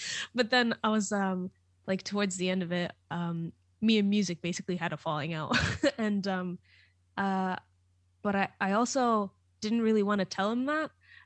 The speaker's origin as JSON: {"language": "English", "country": "Tanzania", "tie": "born or raised there", "also_born_or_lived": "Latvia", "moved": "as an adult", "lives_now": "United Kingdom", "said": "I was born in Latvia. And then when I was like 4 or 5, we moved to Tanzania. And I basically lived like my entire childhood that I remember was there until I was 18. So 2012, I moved over to the UK to do uni and stuff and basically just stayed."}